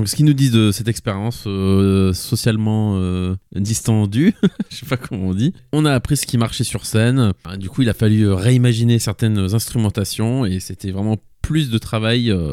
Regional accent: France; Parce qu'on est des Français.

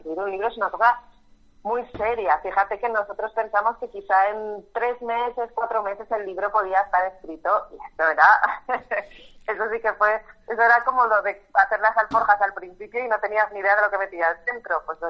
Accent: Asturias, Spain; yo soy de Asturias, y aquí los diminutivos se hacen así, ¿no?

